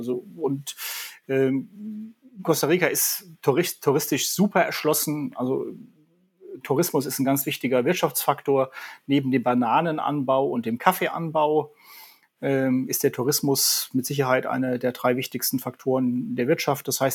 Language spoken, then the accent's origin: German; Germany; ich komme aus Deutschland, das ist oft ein schöner Anknüpfungspunkt für ein Gespräch.